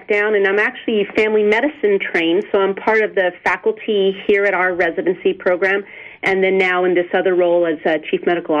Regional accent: Las Cruces, New Mexico, United States; So I say I'm from Las Cruces. I moved here in high school, and I'm a Mayfield alum, and I'm also an Aggie, diehard Aggie as well, and pretty much stayed in New Mexico

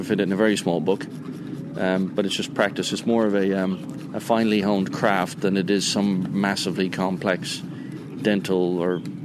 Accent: Ireland; Growing up in Ireland, I rode steeplechase races and all sorts of stupid shit to try and hurt myself on horses

